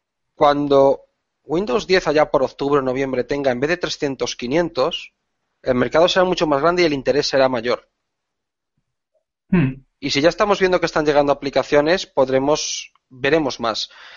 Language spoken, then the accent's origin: Spanish; Spain; Los que somos de aquí de España.